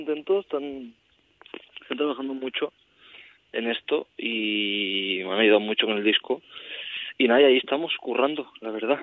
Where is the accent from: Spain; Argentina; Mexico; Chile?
Spain; Valencia, Valencian Community; born or raised there; also born or lived in Barcelona